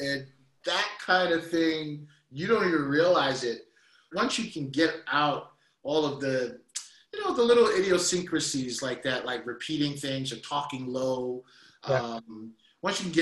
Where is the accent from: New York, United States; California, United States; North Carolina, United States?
New York, United States; Queens; Well, I was all about it, but you know, I grew up in Queens, New York.